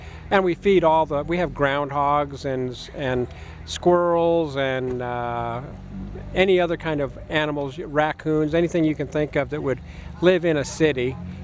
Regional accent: Nashville, Tennessee, United States; I'm from Nashville, and it's Off the Edge Art.

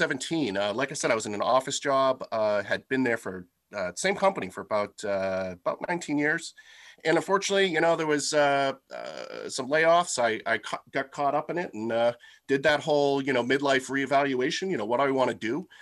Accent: Merrimack, New Hampshire, United States; I looked in Milford, my hometown of Merrimack.

